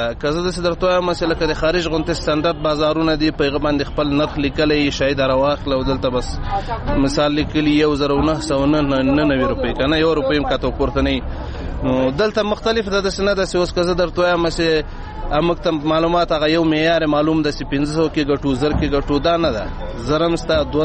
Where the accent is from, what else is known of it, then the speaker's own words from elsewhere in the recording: Logar, Afghanistan; زه د لوګر ولایت اوسیدونکی یم